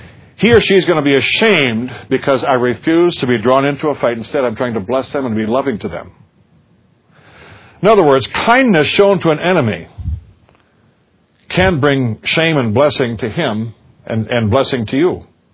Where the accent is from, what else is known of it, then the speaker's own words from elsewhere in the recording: South Dakota, United States; I come from South Dakota, and in Leeds, South Dakota, is the famous Homestead gold mine.